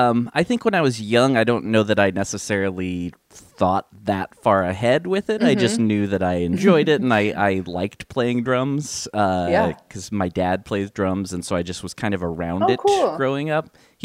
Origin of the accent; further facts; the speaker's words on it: Edwardsburg, Michigan, United States; I am from originally, I've lived a few places, but I originally grew up in a very small town in Michigan. Called Edwardsburg. It's It is right on the Michigan-Indiana state line.